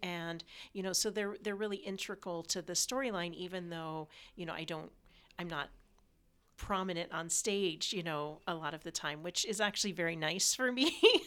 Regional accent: United States; Actually, like Patrick, although I am an American also, I was not familiar with the story.

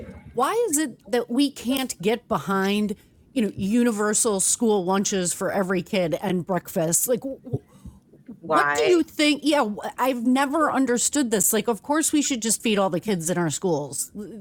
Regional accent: Milwaukee, Wisconsin, United States; I have had friends of mine growing up in Milwaukee that I went to school

